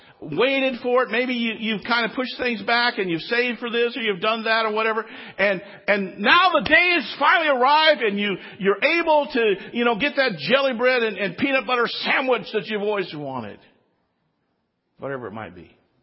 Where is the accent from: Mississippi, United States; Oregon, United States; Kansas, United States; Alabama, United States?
Mississippi, United States; Biloxi; born there; I didn't have any choice that I was born in Mississippi, in Biloxi, Mississippi.